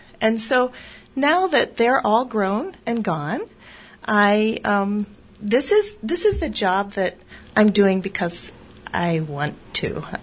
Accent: Pennsylvania, United States; also born or lived in Rhode Island / New York / Minnesota; I grew up in Pennsylvania, then went to Rhode Island, then to New York State, then to Minnesota, and we've been here for 12 years.

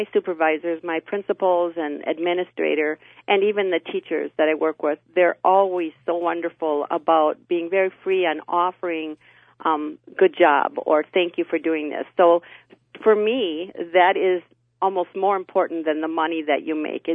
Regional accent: Westboro, Wisconsin, United States; now in Medford, United States; I grew up in Westboro, Wisconsin, on a farm, and went to the Westboro School when it was still open

